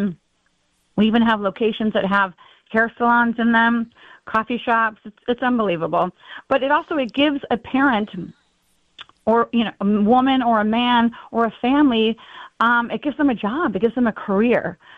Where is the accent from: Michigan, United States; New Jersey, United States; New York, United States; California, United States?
California, United States; Los Angeles; So I am from Los Angeles, California area.